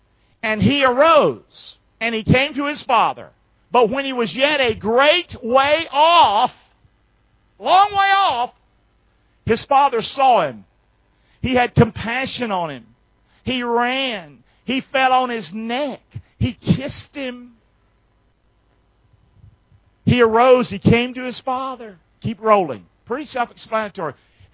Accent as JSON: {"language": "English", "region": "the South", "country": "United States", "said": "I'm from the South. We go, we're going to hug your neck."}